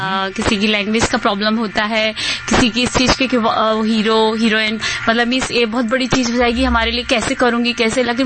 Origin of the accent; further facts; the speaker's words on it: Uttar Pradesh, India; I think पहले भी UP में, जैसे हमारे जहाँ पर मैं पली बड़ी हूँ